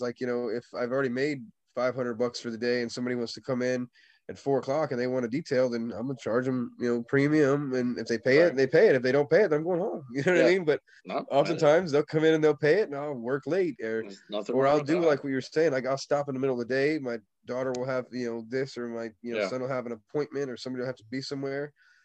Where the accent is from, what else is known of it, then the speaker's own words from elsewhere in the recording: Indiana, United States; now in Florida, United States; You know, I'm from Indiana. Like, and I'm a Floridian now. I've lived here most of my life. I'm from Indiana